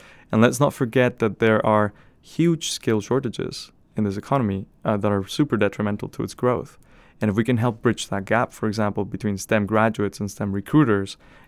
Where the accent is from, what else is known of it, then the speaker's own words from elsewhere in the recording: Mexico; I come from Mexico, which is a middle-income country